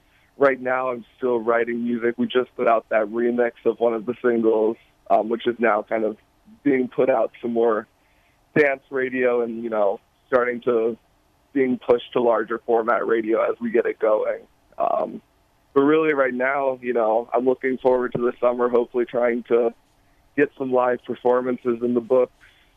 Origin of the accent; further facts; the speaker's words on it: South Stafford, Virginia, United States; I grew up right in South Stafford, went to Stafford High School. So, you know, I kind of spent the first 18 years of my life in the area